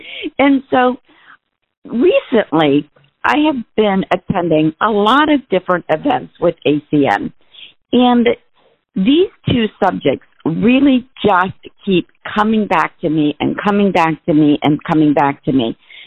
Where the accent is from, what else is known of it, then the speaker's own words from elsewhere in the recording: Ohio, United States; I'm a regional vice president, and I hail from the Central Ohio area.